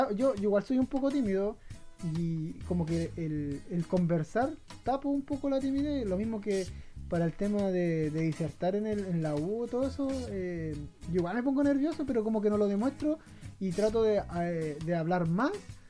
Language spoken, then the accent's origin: Spanish; Chile; soy el tipo chileno normal, según yo.